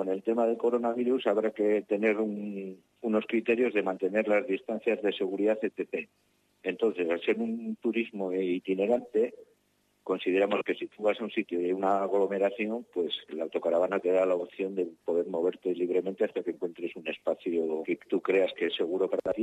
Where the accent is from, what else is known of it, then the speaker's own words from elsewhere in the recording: Vitoria-Gasteiz, Basque Country, Spain; yo soy de Gasteiz